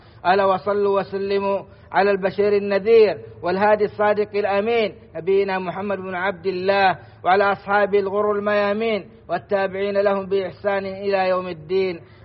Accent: Saudi Arabia

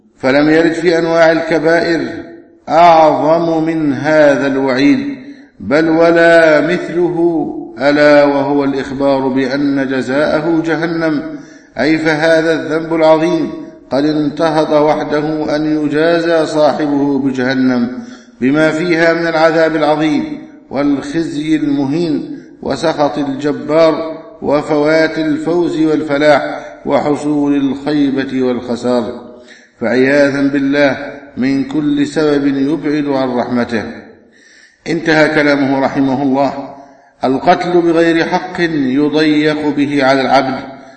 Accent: Egypt; لقد شهدت بلدنا مصر

